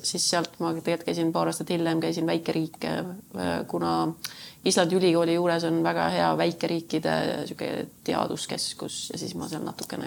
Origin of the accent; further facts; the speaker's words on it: Saare County, Estonia; ma olen Saaremalt, et ma olen Saarelt ja siis see peale, et see on Eestis. et ikkagi ütleme see, et minu identiteet või see, kes ma olen, on ikkagi väga palju seotud Saaremaga.